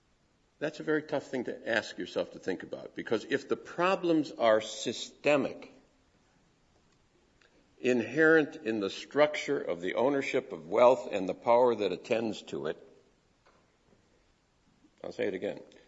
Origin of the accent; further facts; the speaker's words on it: Wisconsin, United States; I was brought up in Wisconsin working for liberal congressmen and senators